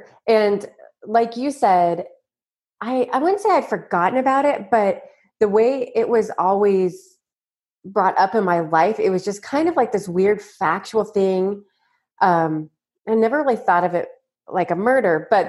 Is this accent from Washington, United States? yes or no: yes; Spokane, Washington, United States; I grew up in Spokane, Washington. It's kind of rural Washington state, think more Idaho really than Seattle.